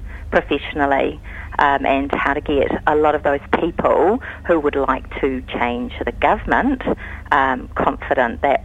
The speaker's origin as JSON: {"language": "English", "town": "Ponsonby", "region": "Auckland", "country": "New Zealand", "tie": "born or raised there", "said": "when I grew up in Ponsonby, it was very multicultural, actually quite poor. My school was 98% Polynesian."}